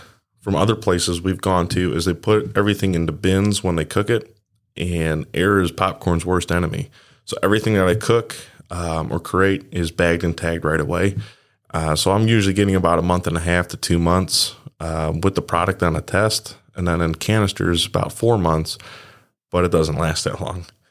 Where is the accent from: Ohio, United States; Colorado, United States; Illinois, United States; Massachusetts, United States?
Illinois, United States; Elizabeth; So, my hometown is Elizabeth, Illinois, small little town, famously known for, the Black Hawk War of 1832.